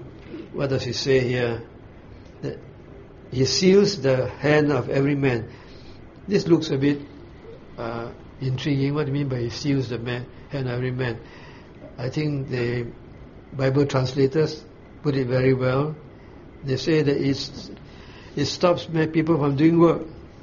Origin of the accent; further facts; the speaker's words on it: Singapore; And I'm not saying this as a Singaporean.